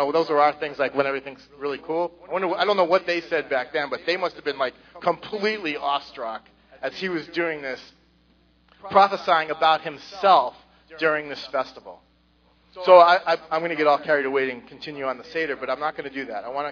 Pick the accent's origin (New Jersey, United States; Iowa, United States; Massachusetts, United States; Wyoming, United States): Massachusetts, United States; Boston; One year, we're originally from Boston area